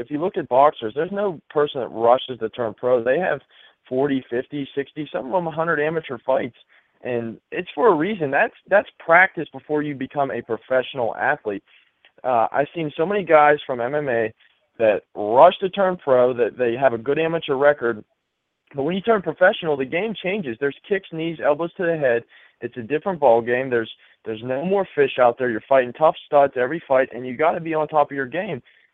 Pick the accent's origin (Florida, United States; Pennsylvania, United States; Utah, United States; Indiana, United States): Pennsylvania, United States; Pittsburgh; I was a Pittsburgh kid in Mansfield, and I felt like I was in my hometown.